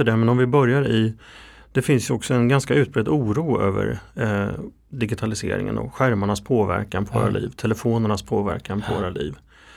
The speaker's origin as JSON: {"language": "Swedish", "town": "Kristinehamn", "region": "Värmland", "country": "Sweden", "said": "En i Södertälje och en i Kristinehamn där jag kommer ifrån."}